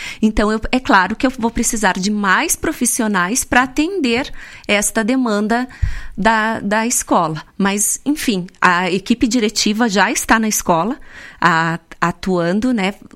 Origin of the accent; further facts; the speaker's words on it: Vacaria, Rio Grande do Sul, Brazil; a nossa identidade enquanto gaúchos, vacarianos